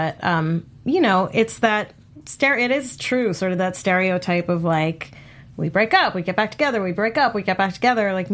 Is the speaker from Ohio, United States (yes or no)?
no; Brooklyn, New York, United States; because I'm from Brooklyn and I grew up, like, in musical theater